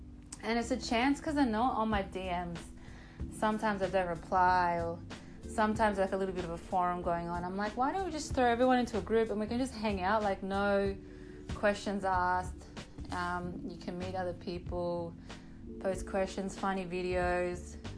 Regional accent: Panama; I'm from Panama.

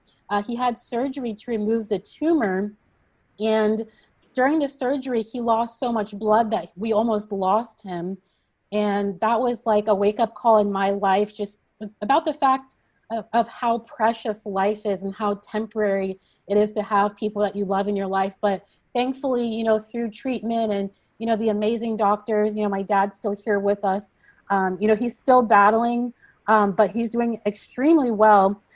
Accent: Nigeria; I grew up raised in a meat eating household and I just considered that to be normal. I don't have many memories of growing up in Nigeria

